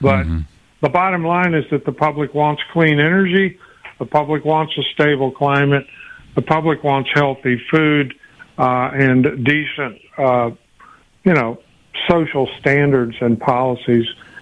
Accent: Texas, United States; Well, I grew up in Southeast Texas, so I'm quite familiar with the power of the oil companies and the chemical companies

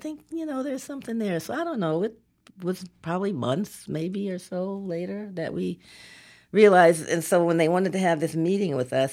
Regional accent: Gary, Indiana, United States; I mean, we grew up in Gary, Indiana, which doesn't right. have a whole lot of a whole lot of white people.

